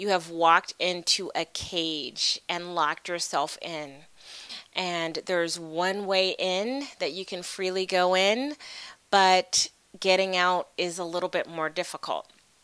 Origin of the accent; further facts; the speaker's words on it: San Diego, California, United States; I'm from San Diego but moved to another place near the San Francisco area.